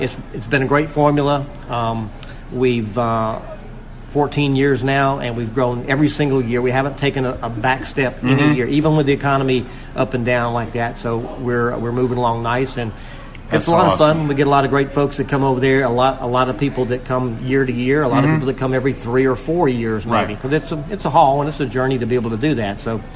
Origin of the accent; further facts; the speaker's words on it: the Carolinas, United States; now in Hilton Head Island, United States; I live at Hilton Head Island, South Carolina. I grew up in the Carolinas.